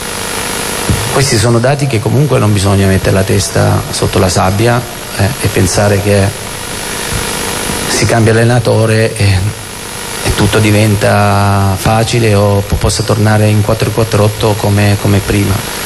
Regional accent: Lecce, Apulia, Italy; born there; Tu parli ad un uomo del sud, perché io sono nato a Lecce, quindi conservo le mie origini, le mie radici

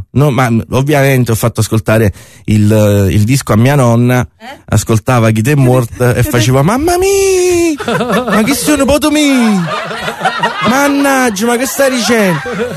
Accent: Casalnuovo, Campania, Italy; also born or lived in Avellino; Sono nato solo a Avellino, poi ho sempre vissuto a Casal Nuovo.

